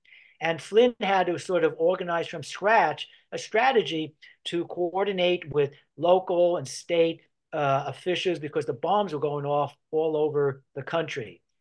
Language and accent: English; New York City, New York, United States; Now, I grew up in New York, so I know the mindset of a New Yorker.